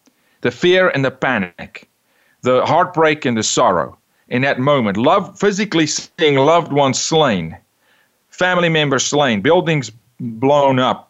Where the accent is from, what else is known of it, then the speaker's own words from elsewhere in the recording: South Africa; now in United States; Of course, I'm from South Africa, but I believe I know my American history well